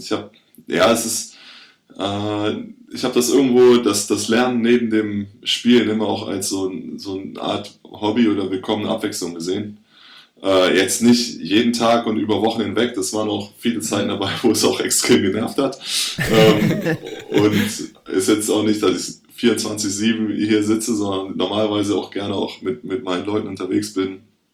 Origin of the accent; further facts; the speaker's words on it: Cologne, North Rhine-Westphalia, Germany; Ja, also ich komme aus Köln